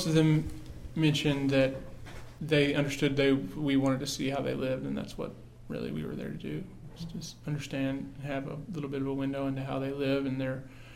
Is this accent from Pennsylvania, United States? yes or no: no; Kentucky, United States; I've actually had turtle before. I'm from Kentucky.